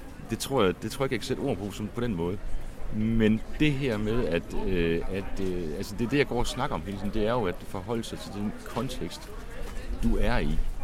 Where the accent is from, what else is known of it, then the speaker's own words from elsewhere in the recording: Esbjerg, Region of Southern Denmark, Denmark; Den, som jeg husker, det var noget nær fraværende, da jeg var ung i Esbjerg.